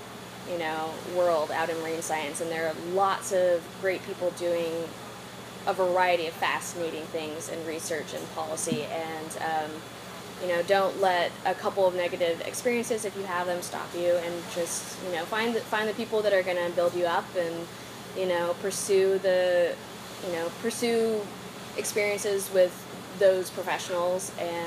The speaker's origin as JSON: {"language": "English", "region": "Colorado", "country": "United States", "tie": "born or raised there", "said": "My mom is originally from California, and so growing up in Colorado, a landlocked state, she was definitely wanted to go to the ocean"}